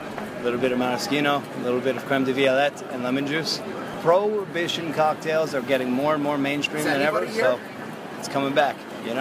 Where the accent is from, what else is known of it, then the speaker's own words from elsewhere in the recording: Atlantic City, New Jersey, United States; Atlantic City, New Jersey, like, you know, we grew up around Trump. We grew up around the stories of this guy.